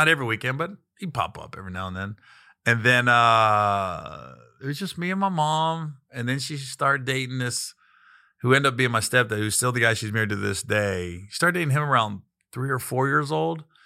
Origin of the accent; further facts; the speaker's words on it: Cincinnati, Ohio, United States; born there; also born or lived in San Diego, United States; So I was born in Cincinnati. I think my first 7-8 months I was in Cincinnati. Then I was in San Diego for 2 years.